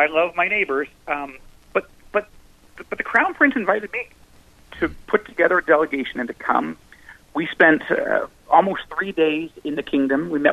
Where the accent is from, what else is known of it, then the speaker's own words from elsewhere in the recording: United States; Like, I'm an American, yes, but I'm also an Israeli citizen. I'm a dual citizen. I'm Jewish.